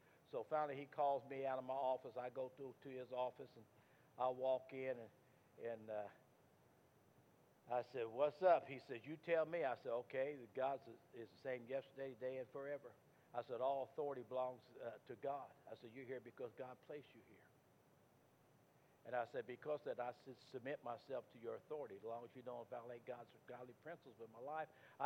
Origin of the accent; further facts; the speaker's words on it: Indiana, United States; I used to, when I first started at the plant in Gainesville, I'm from Indiana, and I got transferred there.